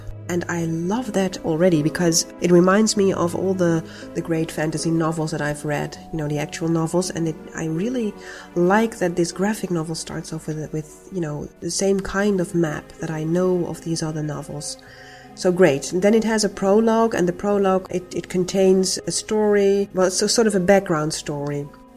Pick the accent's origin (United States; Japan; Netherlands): Netherlands; from the Netherlands … on the forums.